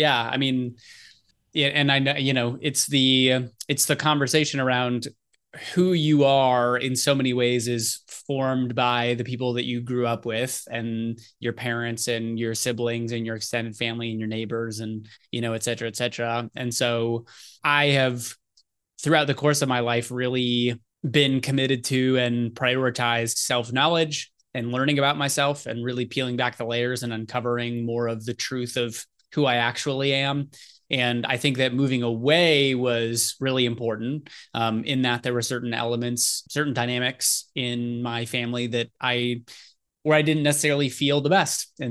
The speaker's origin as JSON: {"language": "English", "region": "Ohio", "country": "United States", "tie": "born or raised there", "said": "I really appreciated like where I grew up and, you know, my childhood."}